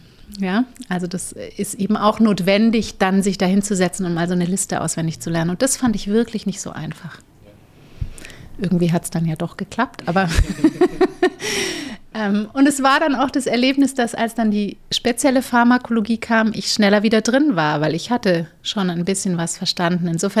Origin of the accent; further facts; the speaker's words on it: Munich, Bavaria, Germany; born there; Ich bin in München geboren. Die ältere von 2 Geschwistern.